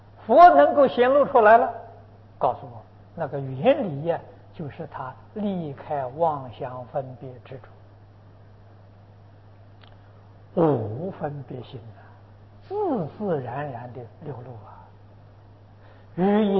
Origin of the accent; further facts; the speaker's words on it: China; 我们中国人称为玉皇大帝